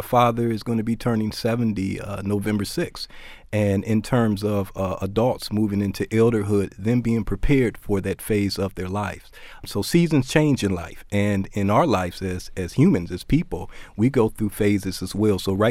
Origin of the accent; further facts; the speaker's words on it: East Cleveland, Ohio, United States; I am from East Cleveland, Ohio